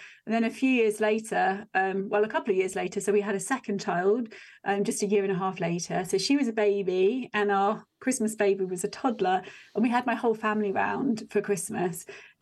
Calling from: South West England, United Kingdom; I'm in Devon, which is in the southwest of England. I live in a small village between the sea and the fields, countryside.

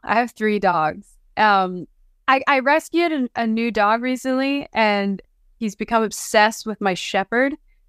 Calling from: Los Angeles, California, United States; I'm a little nomadic, but I'm calling in from LA. I live in Canada. I have a home in Toronto

